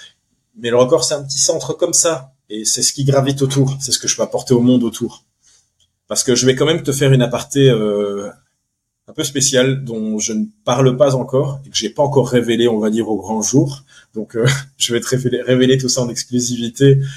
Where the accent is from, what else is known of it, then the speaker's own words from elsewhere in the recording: Togo; born there; moi, je suis né donc au Togo, en Afrique.